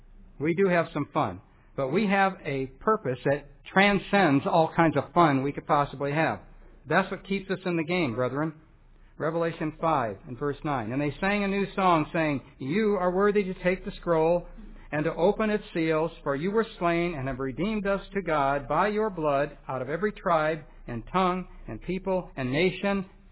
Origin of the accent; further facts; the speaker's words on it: Illinois, United States; now in California, United States; You know, I was raised in Illinois. Anna and I were both raised in Illinois. And we always said, we get to California, we'll never go back to Illinois in the winter.